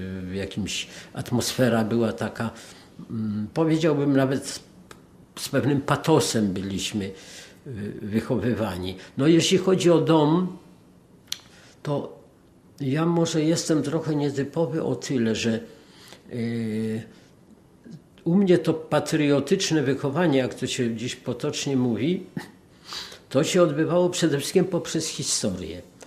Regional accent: Warsaw, Masovian Voivodeship, Poland; Mieszkaliśmy w Warszawie, w Warszawie się urodziłem.

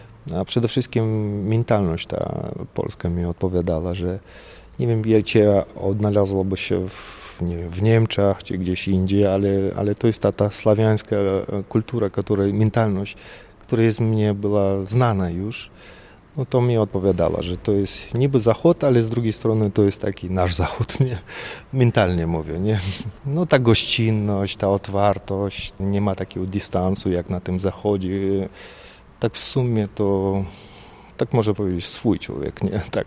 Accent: Tajikistan; now in Poland; bo to największe góry w całym Związku Radzieckim byli właśnie u nas w Tadżykistanie.

